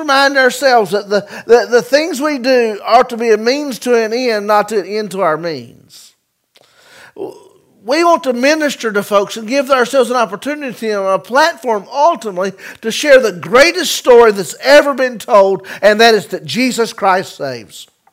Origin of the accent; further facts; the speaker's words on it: North Carolina, United States; Now, we're from North Carolina. In my opinion, the greatest state in the Union.